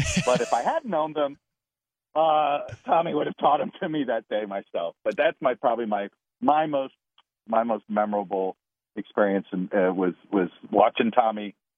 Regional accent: Miami, Florida, United States; I grew up in Miami. We didn't have Major League Baseball, but we had Vero Beach, brother.

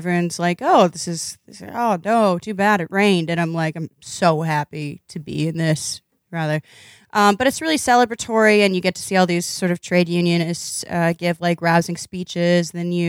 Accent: Indiana, United States; Like I'm from Indiana, which has basically the same very extreme highs and lows.

